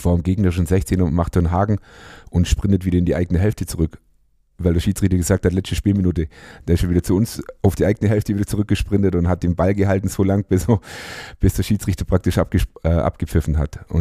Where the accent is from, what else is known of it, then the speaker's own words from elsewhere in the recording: Ulm, Baden-Württemberg, Germany; Da ich ja auch gebürtiger Ulmer bin und mit 5 Jahren wirklich in dem Verein mit Fußballspielen angefangen habe.